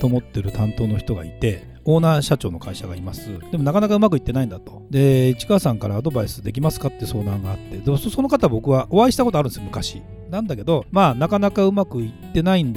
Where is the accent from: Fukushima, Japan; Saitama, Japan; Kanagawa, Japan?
Saitama, Japan; 私の地元の埼玉で